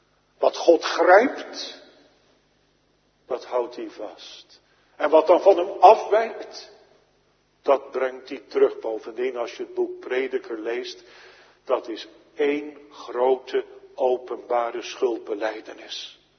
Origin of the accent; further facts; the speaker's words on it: The Hague, South Holland, Netherlands; Ik zat als kind in Den Haag-Zuid aan de Leiweg, Hoeksteenwijklaan